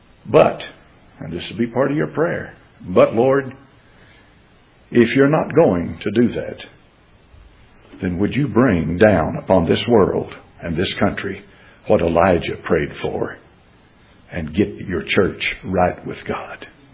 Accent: United States; born there; I'm an American. You know, I was born here in this nation.

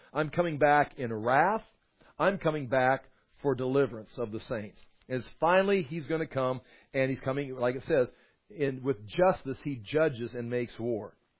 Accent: United States; well, I'm an American, I'm a patriot.

